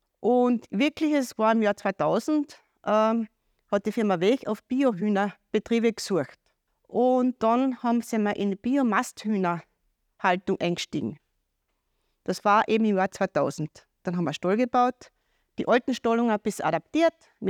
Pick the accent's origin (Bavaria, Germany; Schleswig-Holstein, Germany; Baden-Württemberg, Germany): Bavaria, Germany; Dann habe ich gedacht, ich bin Bayerin, ich muss jeden Tag kochen.